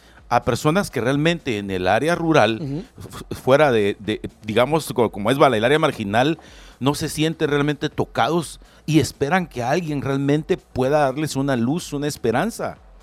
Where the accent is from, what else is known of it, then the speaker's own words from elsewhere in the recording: Guatemala; como guatemaltecos estamos necesitados de...